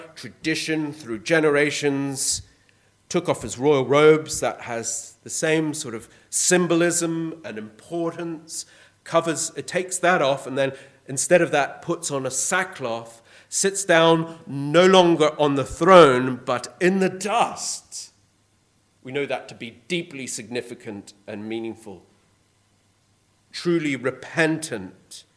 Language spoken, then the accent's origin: English; Ireland; but you know, I'm Irish.